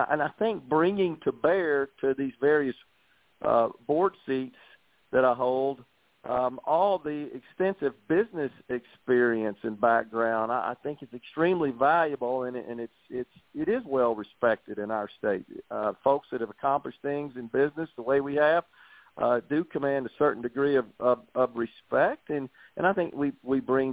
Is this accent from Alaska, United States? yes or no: no; Mississippi, United States; I think that to start with my home state, Mississippi, I don't think it's any secret that outside of Mississippi, folks have a misconception about our state and our people. And having been born and raised here